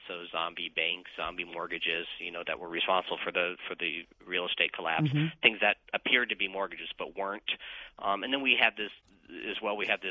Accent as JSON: {"language": "English", "region": "Kansas", "country": "United States", "tie": "born or raised there", "said": "I grew up in Kansas, so we called them crawdads."}